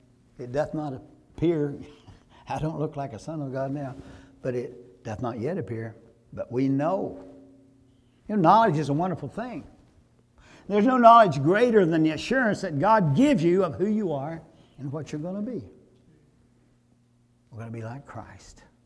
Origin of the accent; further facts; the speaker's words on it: United States; born there; I bow my head in thanksgiving that I was born in America.